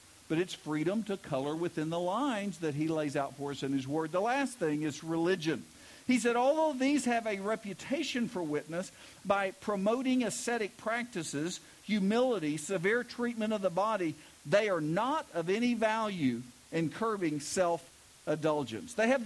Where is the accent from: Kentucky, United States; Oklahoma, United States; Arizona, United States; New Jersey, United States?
Oklahoma, United States; Bowlegs; I grew up in Bowlegs, Oklahoma. All right, I was the pastor's kid, and so I was like judged in everything.